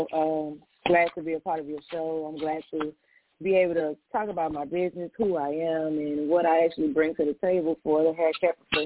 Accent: Houston, Texas, United States; because I was born and raised in Houston, Texas, you know, I've been doing hair for a long time.

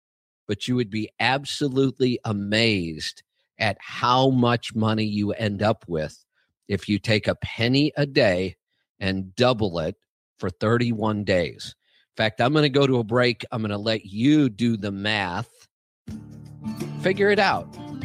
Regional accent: Cuyahoga Falls, Ohio, United States; born there; You know, I was born in Cuyahoga Falls, by the way.

